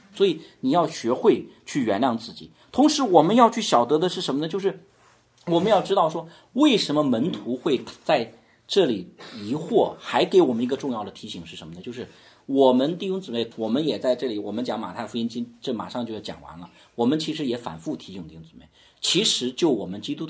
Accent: China; 我们中国人

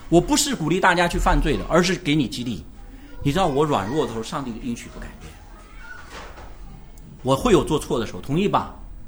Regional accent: China; 我们中国人经常面对这样的时候，我们受得了受不了啊？

